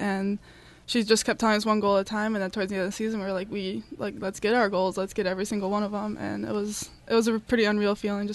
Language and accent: English; Green Bay, Wisconsin, United States; I'm from Green Bay, Wisconsin.